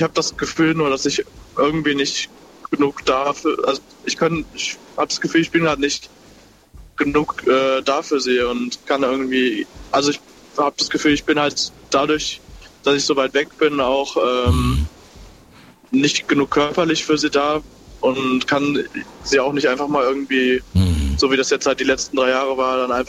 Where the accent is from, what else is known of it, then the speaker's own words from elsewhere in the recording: Euskirchen, North Rhine-Westphalia, Germany; also wir kommen aus der Nähe Bonn, Euskirchen